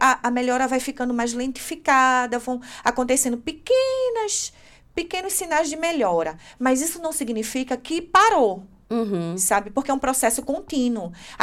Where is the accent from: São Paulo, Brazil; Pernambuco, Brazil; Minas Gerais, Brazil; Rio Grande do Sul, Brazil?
Pernambuco, Brazil; Recife; eu sou de uma região do Nordeste, do Brasil, que é o Recife, Pernambuco.